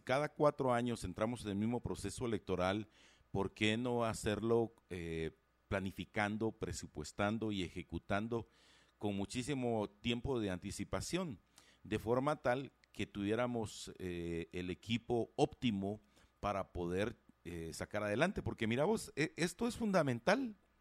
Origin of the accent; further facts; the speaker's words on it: Guatemala; nos gusta a nosotros los guatemaltecos